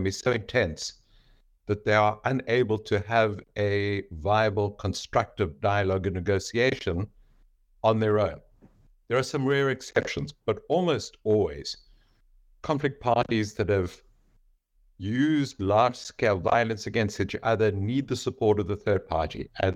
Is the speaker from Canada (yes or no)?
no; South Africa; I'm a South African.